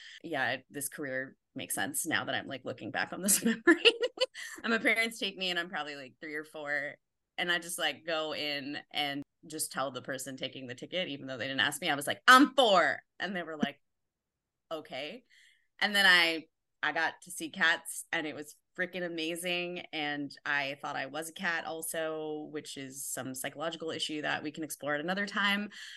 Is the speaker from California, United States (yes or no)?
no; New York City, New York, United States; I grew up in New York City. So for context, I'm a born and raised New Yorker.